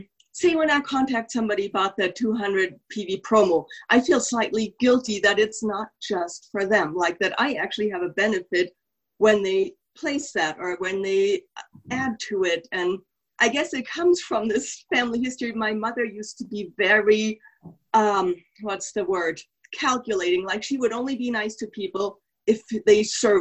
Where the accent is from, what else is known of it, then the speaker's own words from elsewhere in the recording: Germany; now in United States; New Mexico. Awesome. Good morning. Good morning. But originally, I'm from Germany. But I've moved here.